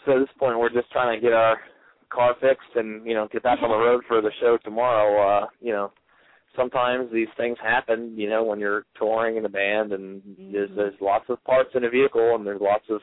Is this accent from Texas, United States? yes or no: no; New Jersey, United States; So it's just, we're all from New Jersey, and luckily none of us were drastically affected by the storm or anything like that.